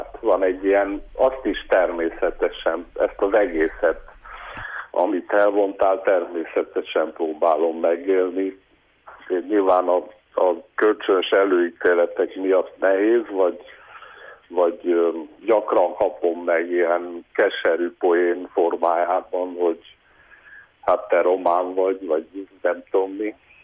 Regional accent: Hungary; hát én menő vagyok, mert magyar vagyok

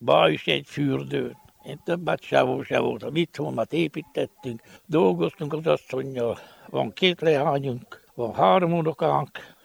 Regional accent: Sfântu Gheorghe, Covasna, Romania; Sepsiszent királyi lakós. Itt születtem, hát már 4 éves vagyok.

